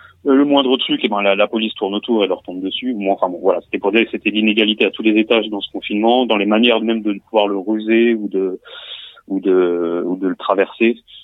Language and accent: French; Gennevilliers, Île-de-France, France; moi j'ai grandi à Gennevilliers en banlieue parisienne